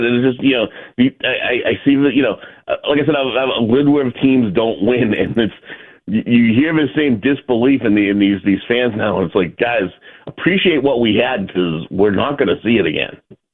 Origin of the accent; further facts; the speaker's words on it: Boston, Massachusetts, United States; also born or lived in California; I grew up in Boston. I lived out in California for 9 years.